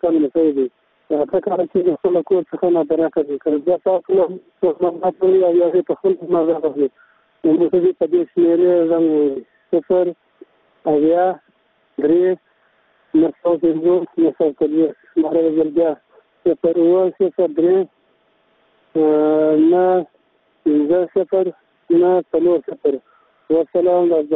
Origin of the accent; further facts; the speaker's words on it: Helmand, Afghanistan; زه د هلمند ولایت